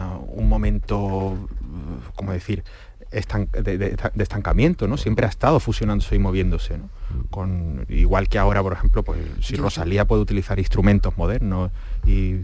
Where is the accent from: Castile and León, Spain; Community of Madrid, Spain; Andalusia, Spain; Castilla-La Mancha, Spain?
Andalusia, Spain; Jerez de la Frontera; Me he criado en Jerez, pero yo he sido clásico.